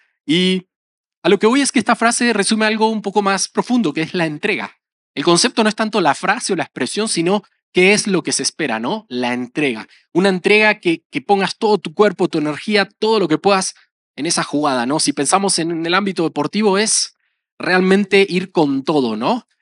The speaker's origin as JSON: {"language": "Spanish", "country": "Argentina", "said": "Hay una frase en mi país, en Argentina, que es una frase que a veces hasta se usa aquí"}